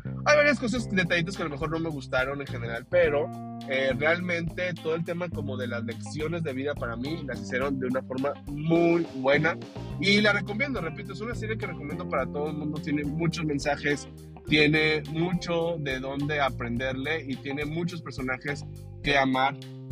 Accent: Mexico; y luego yo como mexicano, pues a lo mejor me es difícil

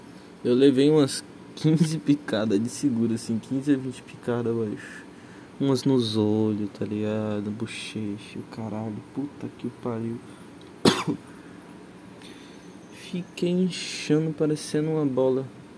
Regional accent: Acre, Brazil; born there; terminou no Acre. que foi onde eu nasci, né, no Acre.

